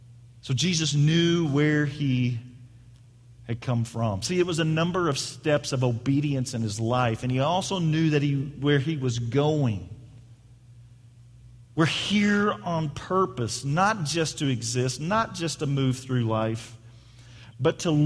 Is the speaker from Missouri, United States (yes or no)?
yes; Independence, Missouri, United States; born there; I go, well, you know, man, I was born in Missouri. Born in Independence, Missouri, just outside of Kansas City